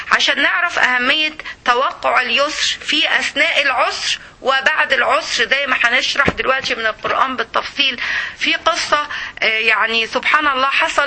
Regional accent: Egypt; يعني اللي معانا يعني بيبقوا بالألف في كلية الطب زمان يعني كان عندنا في مصر

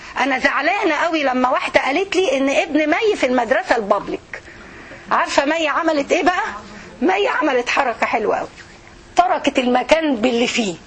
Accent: Egypt; والألماني عندنا في مصر أعلى دلوقتي شوي

